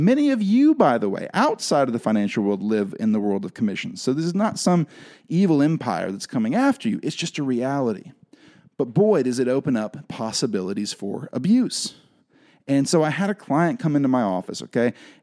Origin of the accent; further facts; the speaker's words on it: the South, United States; All right, I grew up in the South.